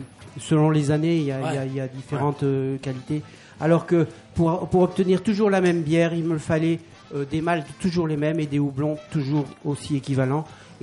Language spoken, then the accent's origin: French; Lille, Hauts-de-France, France; je suis lillois, parce que j'avais une grand-mère flamande.